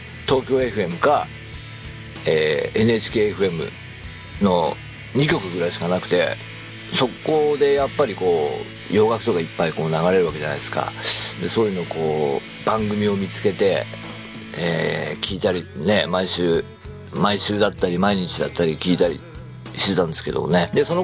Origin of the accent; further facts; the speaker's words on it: Chiba, Japan; 僕、出身が千葉なんですけども